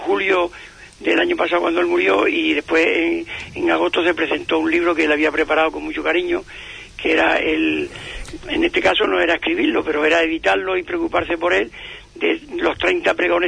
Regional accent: Valverde, Spain; pues eres de Valverde y yo también

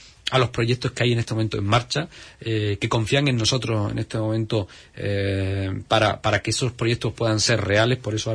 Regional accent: Huelva, Andalusia, Spain; las cosas que los onubenses nos merecemos y que son, es nuestro derecho tenerlas como cualquier onubense, como cualquier andaluz de Andalucía

